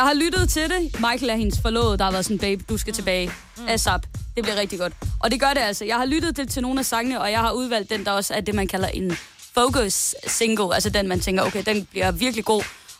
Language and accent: Danish; Aarhus, Central Denmark Region, Denmark; Som aarhusianer